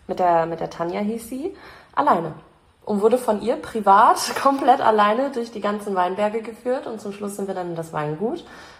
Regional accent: Reckenfeld, North Rhine-Westphalia, Germany; ich wohne in Rheine. Weil man sagt erstmal nur Münster, weil sonst irgendwie fühlt niemand quer aus Deutschland mit den Orten hier. Brauche ich nicht sagen, ich komme aus Reckenfeld zum Beispiel.

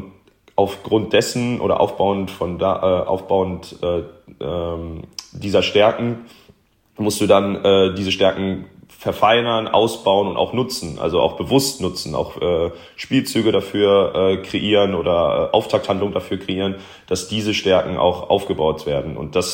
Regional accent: Wermelskirchen, North Rhine-Westphalia, Germany; born there; als gebürtiger Wermelskirchner, also das Bergische Land ist mir nicht ganz fremd

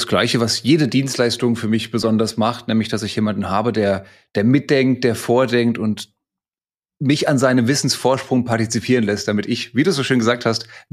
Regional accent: Frankfurt, Hesse, Germany; Ich bin Frankfurter Bub, geboren und aufgewachsen

